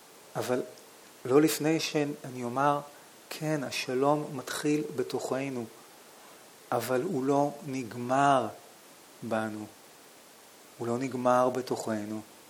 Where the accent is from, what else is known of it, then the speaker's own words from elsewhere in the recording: Holon, Tel Aviv District, Israel; סבתא שלי הייתה גרה בדירה מתחתנו בחולון, איפה שגדלתי